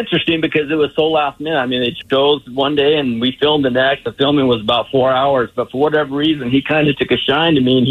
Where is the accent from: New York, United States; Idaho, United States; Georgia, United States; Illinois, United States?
Idaho, United States; Well, growing up in Idaho, right?